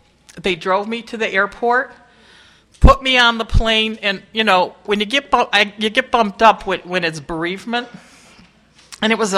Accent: Detroit, Michigan, United States; I grew up in Detroit. I wasn't leaving Detroit, let alone going to another country. I got this chance to go to England

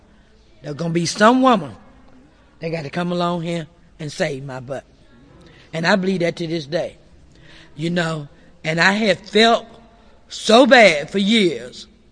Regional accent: Mississippi, United States; because I'm from Mississippi.

